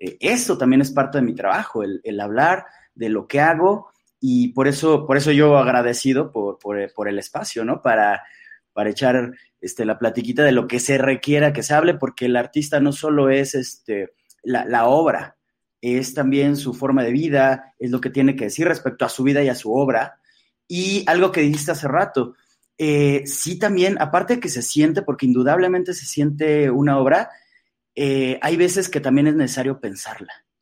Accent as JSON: {"language": "Spanish", "country": "Mexico", "said": "Nos falta identidad como mexicanos"}